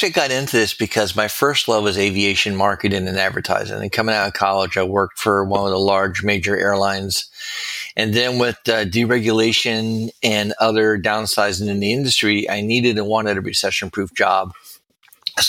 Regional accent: Miami, Florida, United States; I was born and raised in Miami, and because of my soccer skills, I had some offers to play at different parts of the country.

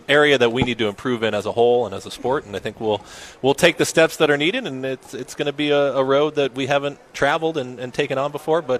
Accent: California, United States; I'm excited to be in California. I'm from SoCal, so for me to be in Northern California is always a great time.

